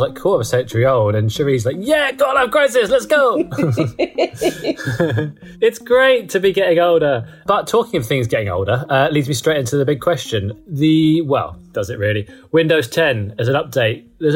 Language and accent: English; England, United Kingdom; try and sound entertaining and knowledgeable and fail miserably at both because I'm English